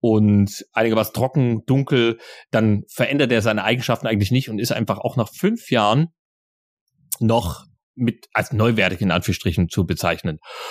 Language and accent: German; eastern Germany, Germany; Bei uns im Osten sagt man ja so Schimmelkätzchen, ne?